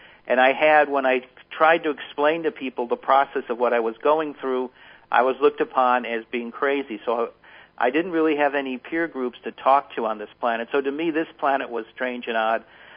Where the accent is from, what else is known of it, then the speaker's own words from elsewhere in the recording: New York, United States; She was very much involved in the Democratic politics where I was growing up in Erie County, which was a major county of which Buffalo is the county seat.